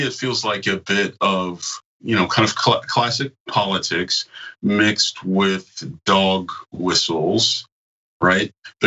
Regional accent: the South, United States; They, you know, they have great barbecues, and I'm from the South

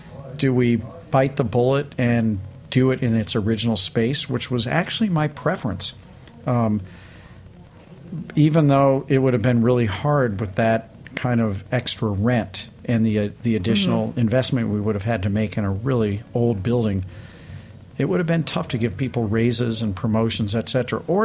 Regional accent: St. Louis, Missouri, United States; And it doesn't matter that I'm from St. Louis.

